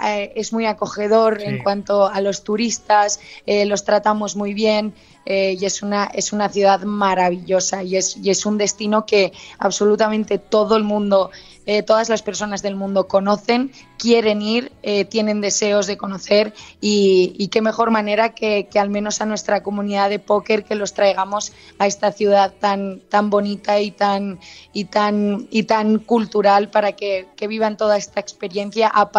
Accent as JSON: {"language": "Spanish", "town": "Madrid", "region": "Community of Madrid", "country": "Spain", "tie": "born or raised there", "moved": "as an adult", "lives_now": "United States", "said": "soy madrileña, nací en Madrid, no me mudé a Estados Unidos hasta hace 4 años y pues llevo la cultura en mí"}